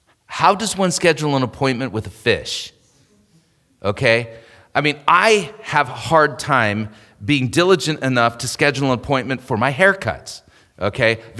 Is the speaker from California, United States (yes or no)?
yes; California, United States; When I grew up in Southern California, spent a lot of time at the beach.